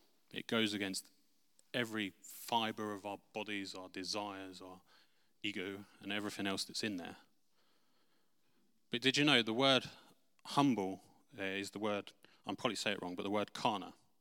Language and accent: English; United Kingdom; We, as British people, can stand on the word of God and apply it to our lives and our nation.